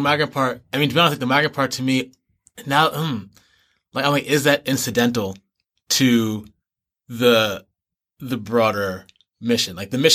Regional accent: New York, United States; I think about myself as a New Yorker in the world. And there's always a degree to which I'm always either home in New York or I'm not home

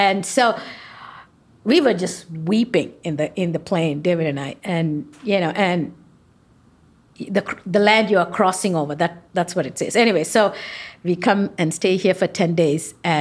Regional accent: Sri Lanka; now in Canada; I grew up in Sri Lanka, and there was racial riots. So Canada opened a special program for us to come

